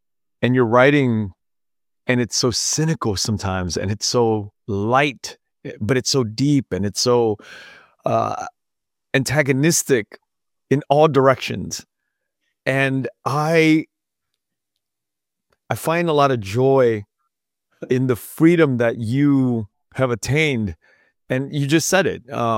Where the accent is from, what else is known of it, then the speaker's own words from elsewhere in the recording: United States; born there; And I didn't go through that. I was born in the United States.